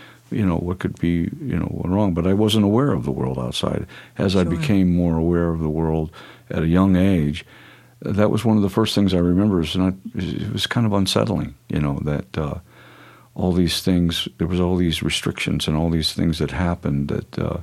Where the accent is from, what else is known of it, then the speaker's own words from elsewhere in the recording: Ferguson, Missouri, United States; when I grew up in Ferguson as a kid, it was a product of white flight from the cities.